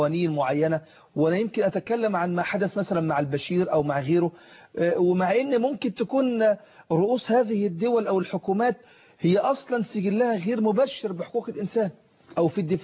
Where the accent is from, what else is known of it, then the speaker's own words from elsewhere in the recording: Egypt; احنا عندنا في مصر الاهتمام على قدر شخصية التي تأتي إلى المستشفى.